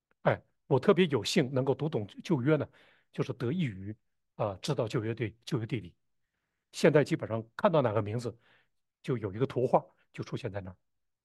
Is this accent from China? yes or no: yes; Northeast China, China; 你如果到了我们家乡东北，那平原一望无际